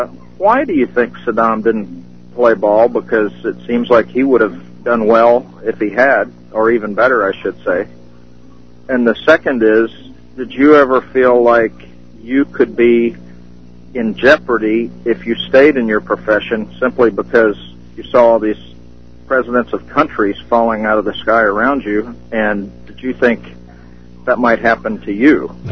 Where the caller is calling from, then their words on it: Missouri, United States; Missouri.